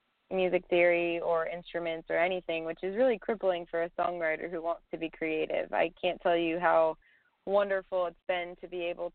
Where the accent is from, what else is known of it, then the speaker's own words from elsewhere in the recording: Palmdale, California, United States; After I went back to my hometown, after being gone for a really long time, I was visiting a friend of mine, and I stopped at the store and got out of the car, and it's very, very windy in Palmdale, California